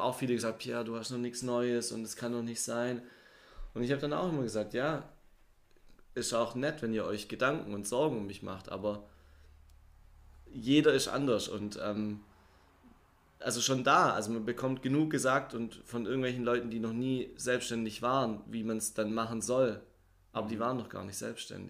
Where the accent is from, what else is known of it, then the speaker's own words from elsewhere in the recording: Bodelshausen, Baden-Württemberg, Germany; also born or lived in Hechingen; geboren bin ich am 9. Januar 88 in Hechingen. Dann aufgewachsen in Bodelshausen, da dann auch zur Grundschule gegangen. Dann aufs Gymnasium nach Mössingen, war dort 2 Jahre.